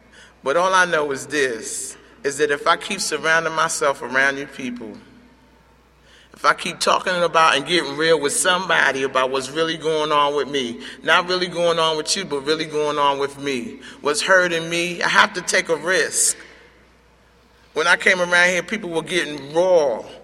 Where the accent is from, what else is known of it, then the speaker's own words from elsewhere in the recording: New York, United States; I come from New York. I spent 17 years living on the street, no fixed address.